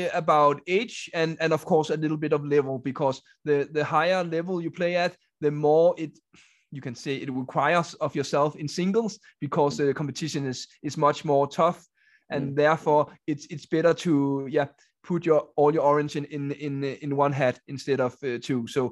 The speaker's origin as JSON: {"language": "English", "country": "Denmark", "said": "I'm from Denmark. I'm 36 years old"}